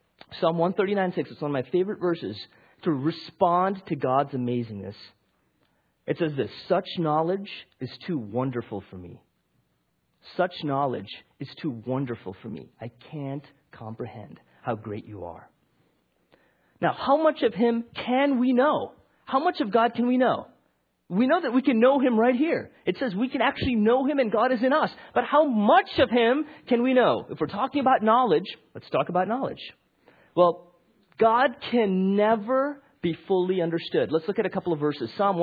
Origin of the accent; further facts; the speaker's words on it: Chicago, Illinois, United States; I grew up in Chicago. My wife grew up in Chicago.